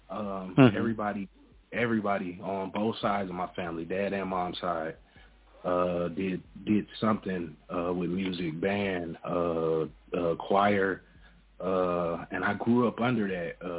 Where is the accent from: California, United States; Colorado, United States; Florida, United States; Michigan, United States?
Michigan, United States; Detroit; Nah, I'm originally from Detroit, Michigan.